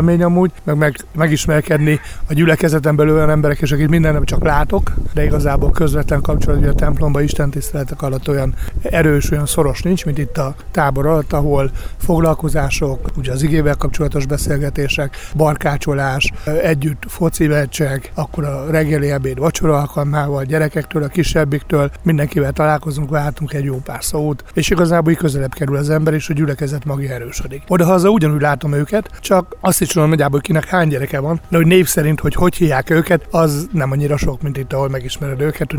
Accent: Nyíregyháza, Szabolcs-Szatmár-Bereg, Hungary; ide költöztünk Nyíregyházáról a Sóstóvegyre 13 évesen, és ide jártunk a gyülekezetbe édesanyámmal. És azóta tagja vagyok a gyülekezetnek, itt konfirmáltam, itt jártam Nyíregyháza általános iskolába, középiskolába

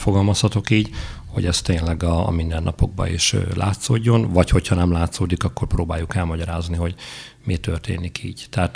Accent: Gávavencsellő, Szabolcs-Szatmár-Bereg, Hungary; Gáva Vencselőről származom, ott elég komoly hitélet volt gyerekkoromban is.

